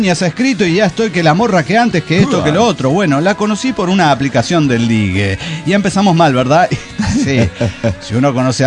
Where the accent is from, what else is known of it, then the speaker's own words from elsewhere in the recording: Mexico City, Mexico; Vengo de Tepito, en la Ciudad de México